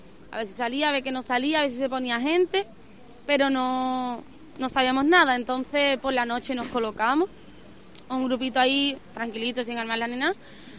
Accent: Andalusia, Spain; nosotros somos del campo de Gibraltar, tiramos camino del campo de Gibraltar

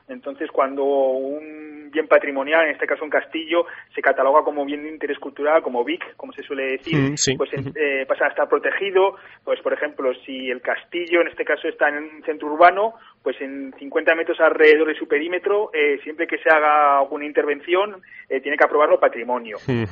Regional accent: Borja, Aragon, Spain; Yo soy de Borja. En Borja tenemos un castillo que, bueno, está un poco así asá

